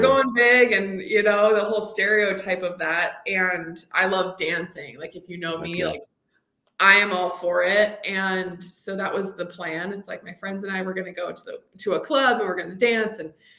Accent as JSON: {"language": "English", "region": "Washington", "country": "United States", "tie": "born or raised there", "said": "Yeah, I grew up in Washington State. So, you know, everybody thinks the green evergreen trees, but I was in the desert part."}